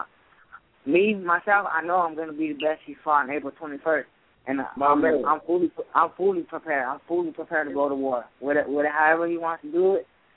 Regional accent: the South, United States; I'm from the South, bro.

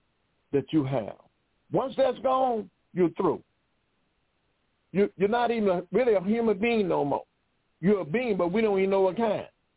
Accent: Detroit, Michigan, United States; our grandmother, and I'm from Detroit, Michigan. I mean, every elder that I knew then as a child coming up in the 40s and the 50s, 60s, they had a garden in their yard.

